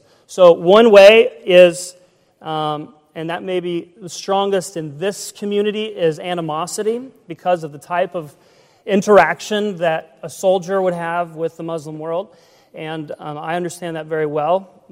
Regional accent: Ohio, United States; why would I as an American from rural Ohio, grew up surrounded by cornfields, be talking about Islam and be here?

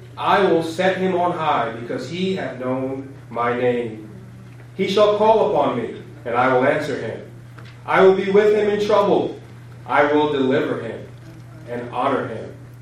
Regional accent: Elmont, New York, United States; And obviously, I grew up here in Elmont, and I remember the first few weeks, there was that feeling of being homesick.

